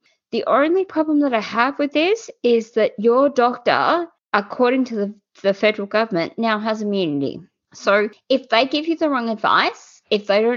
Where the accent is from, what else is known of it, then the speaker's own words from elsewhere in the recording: Australia; So I feel very privileged as an Australian to be able to sit here and know full well that if anything happens to me, I'm okay.